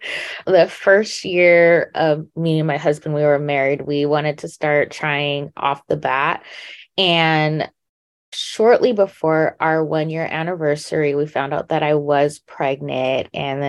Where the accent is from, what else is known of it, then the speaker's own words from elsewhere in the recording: California, United States; I'm from Southern California.